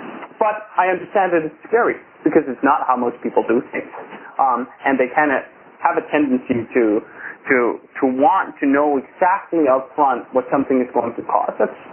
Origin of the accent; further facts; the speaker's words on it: Denmark; moved away; Actually, this is one of the bits I always play of when I came here from Denmark about 3 years ago.